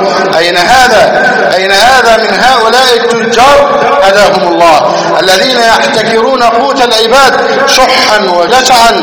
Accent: Egypt; نسأل الله سبحانه بأسمائه الحسنى وصفاته العلى أن يحفظ بلدنا مصر

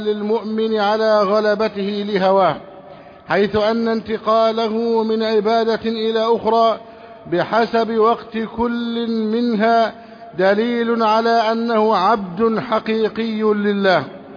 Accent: Egypt

